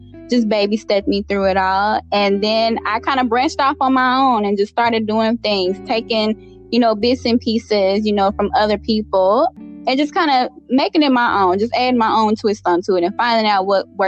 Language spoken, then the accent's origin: English; Malvern, Arkansas, United States; Well, yes, I am originally from Malvern, Arkansas, small little country town, population of about 10,000 people, but yes, I'm a little country girl at heart.